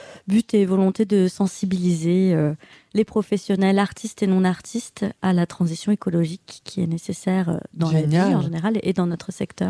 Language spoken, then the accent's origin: French; Toulouse, Occitanie, France; Je suis de Toulouse, mais j'ai beaucoup été dans les Pyrénées, dans un village qui s'appelle Arbas